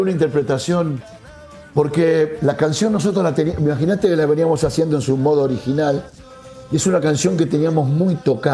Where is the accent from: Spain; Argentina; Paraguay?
Argentina; nosotros como argentinos, como público oyente de radio, empezamos a descubrir una música maravillosa